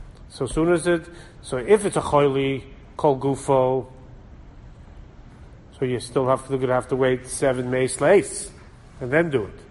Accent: Washington Heights, New York, United States; So I'm from Washington Heights, so the Moilim in Washington Heights, the Katzensteins, Rav Yitzchak Katzenstein was the Moil there for many years.

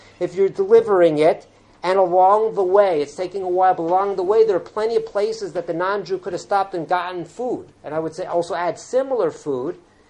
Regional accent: United States; I'm from the United States. I know the United States.

